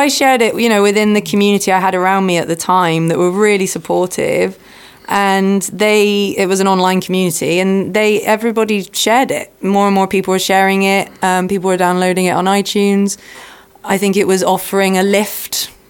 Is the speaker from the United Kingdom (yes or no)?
yes; Yate, South West England, United Kingdom; I joined forces with Coffee One in Yate, my hometown